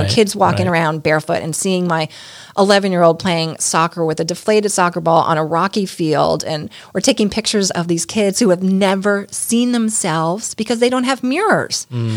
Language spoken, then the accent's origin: English; New York, United States; And, you know, like I said, I'm from New York, right?